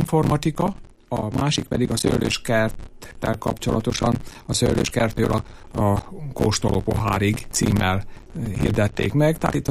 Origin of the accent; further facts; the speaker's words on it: Feldebrő, Heves, Hungary; Aktív koromban Feldebrőn éltem, feldebrői születésű vagyok, 60 éves koromig tulajdonképpen ott éltem, és ott dolgoztam.